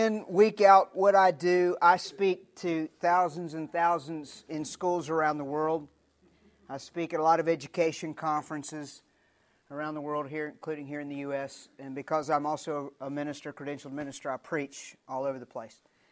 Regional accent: Virginia, United States; I'm originally from Southwest Virginia. Anybody see the show Moonshiners? That's where I'm from.

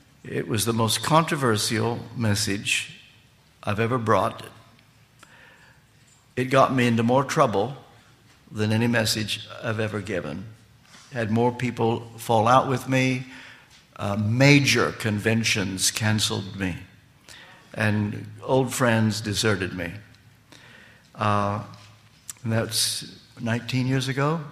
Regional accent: Kentucky, United States; I grew up in Kentucky when there were 48 states.

